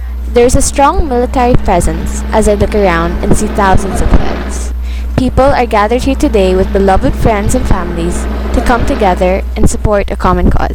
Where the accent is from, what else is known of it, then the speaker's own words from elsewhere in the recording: Philippines; I feel that it is my duty as a Filipino to reveal the truth about our president.